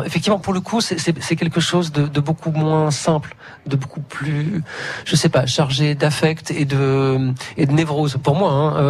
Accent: France; born there; Oui, je suis franco-portugais. Enfin, mes quatre grands-parents étaient portugais. Voilà, mais je suis un portugais la deuxième génération né en France.

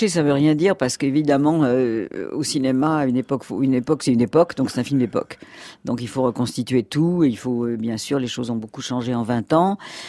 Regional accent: Monaco; born there; also born or lived in Switzerland; Et puis je suis née à Monaco à l'époque.

